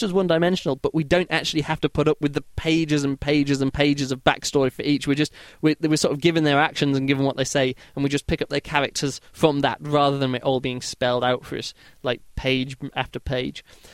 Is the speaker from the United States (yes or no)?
no; United Kingdom; now in Germany; as all I know as a British guy living in Germany.